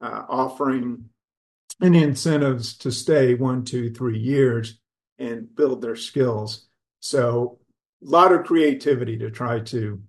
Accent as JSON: {"language": "English", "town": "Atlanta", "region": "Georgia", "country": "United States", "tie": "born or raised there", "said": "I grew up in Atlanta"}